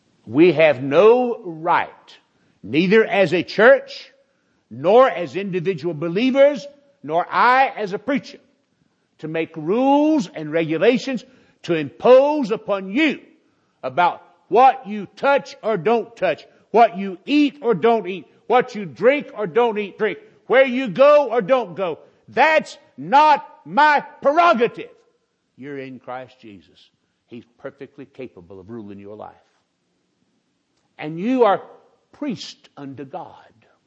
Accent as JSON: {"language": "English", "region": "the South", "country": "United States", "tie": "born or raised there"}